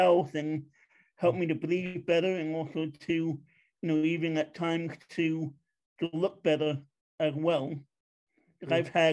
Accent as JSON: {"language": "English", "region": "New York", "country": "United States", "moved": "yes", "lives_now": "Pennsylvania, United States", "said": "I'm originally from New York. I moved to Pennsylvania in November of 2020."}